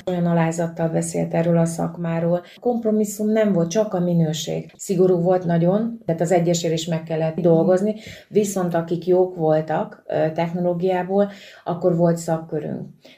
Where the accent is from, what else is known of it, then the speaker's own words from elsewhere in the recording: Bácsalmás, Bács-Kiskun, Hungary; Kalföldről származom, bácsalmásról. Tehát anyai ágon mi horvátok vagyunk, tehát azon belül is bunyavácok.